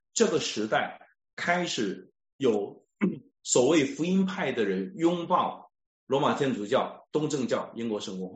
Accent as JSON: {"language": "Chinese", "country": "China", "said": "我们中国人很熟悉佛教的那个珠子啊，和尚都不是挂一串佛珠吗？"}